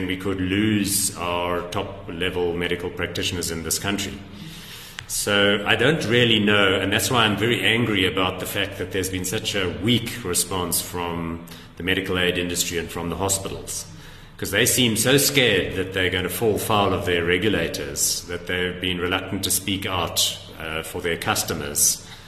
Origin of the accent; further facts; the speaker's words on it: South Africa; The problem is we can't sit here as South African citizens and allow this thing to perpetuate